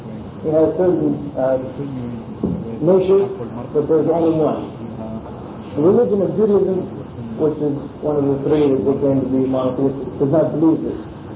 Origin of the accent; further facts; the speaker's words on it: Spain; Myself, I'm an example to prove it. I come from Spain. I'm not Arab, but I am Muslim.